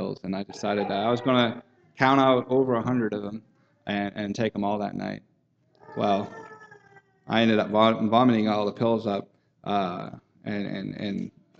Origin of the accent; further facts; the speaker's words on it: Maine, United States; And I grew up in Maine, and the city next to me was Portland, Maine.